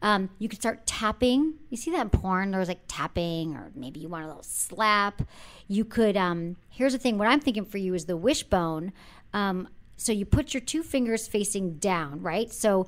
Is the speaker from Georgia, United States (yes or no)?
no; San Francisco, California, United States; I came from San Francisco. I'm so PC.